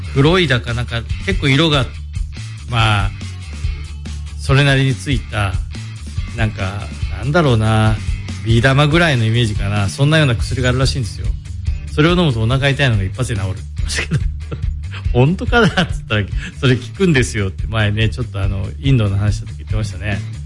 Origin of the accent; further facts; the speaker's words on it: Toyone, Aichi, Japan; 小さい頃は村なんで、豊根村にいたので、豊根村の奥の方にいたんですけど、